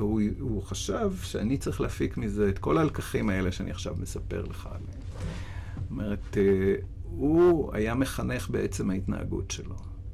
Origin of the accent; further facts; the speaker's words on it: Tel Aviv, Tel Aviv District, Israel; also born or lived in Naan / Rehovot; גדלתי בהתחלה בקיבוץ נען, וגיד שנתיים או שלוש עברנו לדירה שכורה בתל אביב ברחוב, בשדרות רוטשילד